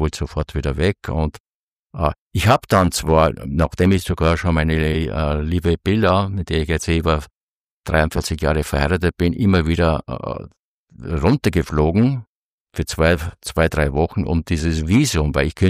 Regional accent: Braunau, Upper Austria, Austria; also born or lived in Altheim; Ich wurde eben in Altheim geboren, in Braunau bin ich in die Schule gegangen, habe auch dort meinen ersten Beruf gelernt.

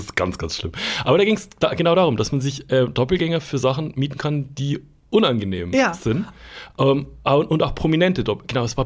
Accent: Bavaria, Germany; Ich kann mich auch erinnern, kannst du dich noch an so, bei uns in Bayern hieß es Erbsenpistolen.

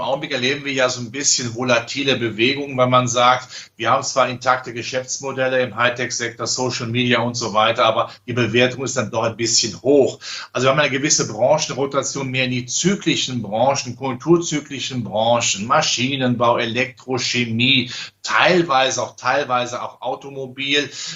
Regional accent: Rhineland, Germany; Ja, ich als Rheinländer kenne den alten Schlager natürlich.

